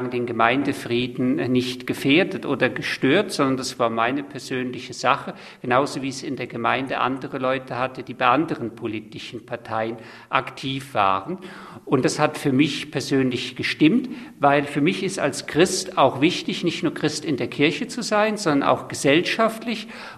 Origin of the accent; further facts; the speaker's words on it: Rhineland, Germany; born there; Ich bin in Deutschland, im Rheinland, geboren